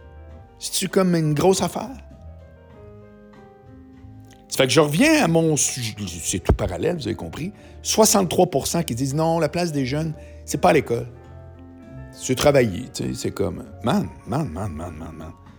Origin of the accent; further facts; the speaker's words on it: Charlesbourg, Quebec, Canada; Moi, je viens de Charlebourg.